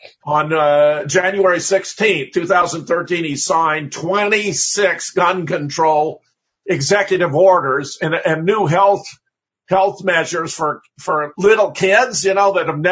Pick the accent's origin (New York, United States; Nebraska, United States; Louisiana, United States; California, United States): California, United States; also born or lived in Pasadena; I was born in Pasadena and grew up in Southern California, Brad, and I've just been dismayed with what's happened to the Golden State.